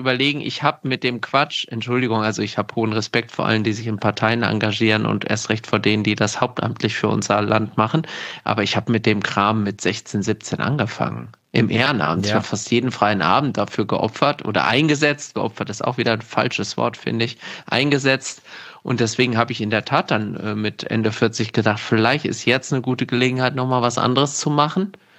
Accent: Gelnhausen, Hesse, Germany; ich komme aus Gelnhausen und kennst du das?

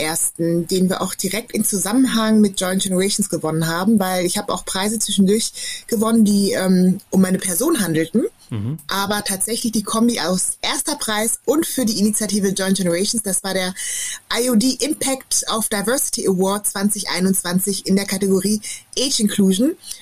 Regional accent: Germany; für mich ist halt Deutschland meine Heimat

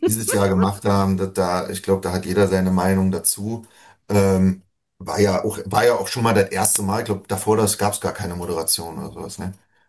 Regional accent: Germany; erstmal, also als Deutscher schon eine Ehre

